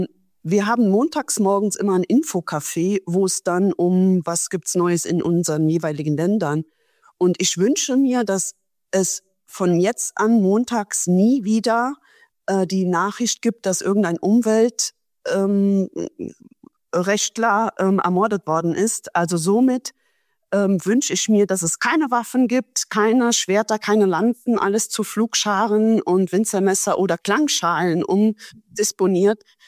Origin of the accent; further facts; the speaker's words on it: Gindorf, Rhineland-Palatinate, Germany; Also ich komme aus der Nähe, aus einer Stadt, wo eine relativ bekannte Getränkefirma herkommt.